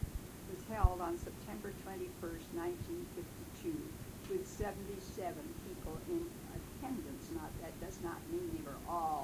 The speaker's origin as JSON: {"language": "English", "region": "Minnesota", "country": "United States", "said": "Well, I came from Minnesota."}